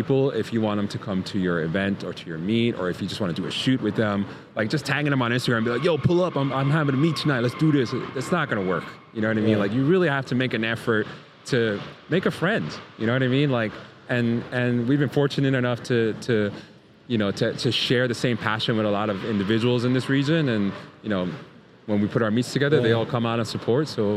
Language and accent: English; Bronx, New York, United States; but I'm born and raised in the Bronx.